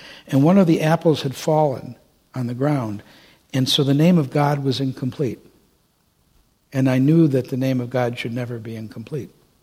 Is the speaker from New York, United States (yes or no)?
no; Detroit, Michigan, United States; And I said, "Yeah, I'm from Detroit. My dad told me to be polite.